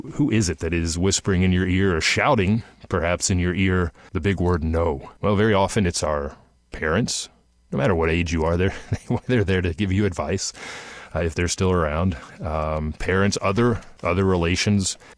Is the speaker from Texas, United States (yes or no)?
yes; Texas, United States; I grew up here in North Texas playing soccer all my life.